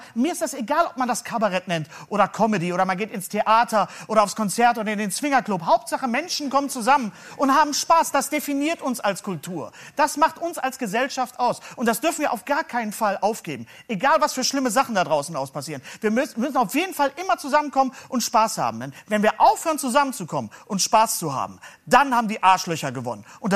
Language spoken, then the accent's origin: German; Bochum, North Rhine-Westphalia, Germany; ich komme aus Bochum, ja, da bekommt man das Parteibuch schon bei der Geburt